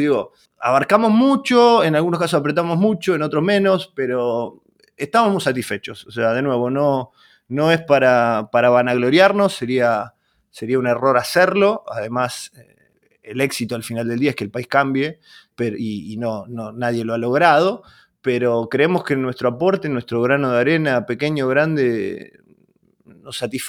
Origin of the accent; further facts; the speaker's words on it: Villa Constitución, Santa Fe, Argentina; Yo soy de Villa Constitución, un pueblo fabril, que básicamente es una fábrica y una municipalidad, y tiene escasa vida cultural, y me animo a decir que tampoco tiene una vida política muy bulliciosa.